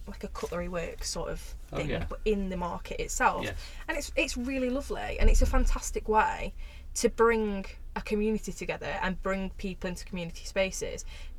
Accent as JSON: {"language": "English", "town": "Chesterfield", "region": "East Midlands", "country": "United Kingdom", "lives_now": "Sheffield, United Kingdom", "said": "And I'm obviously originally from Chesterfield. So when I started working in Barnsley, I lived in Chesterfield"}